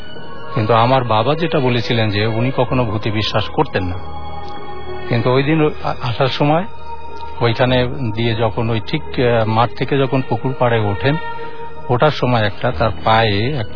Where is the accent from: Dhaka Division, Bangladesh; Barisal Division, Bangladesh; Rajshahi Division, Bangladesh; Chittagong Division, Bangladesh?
Dhaka Division, Bangladesh; Suryanagar; now in Dhaka, Bangladesh; আমি শান্তিনগর থেকে এসেছি, আমার গ্রামের বাড়ি রাজবাড়ী জেলার সূর্যনগরে।